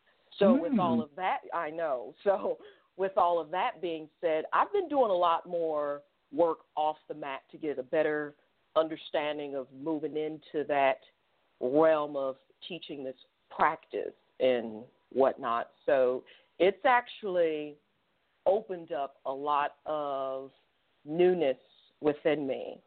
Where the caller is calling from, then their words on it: Atlanta, Georgia, United States; I'm calling from Atlanta.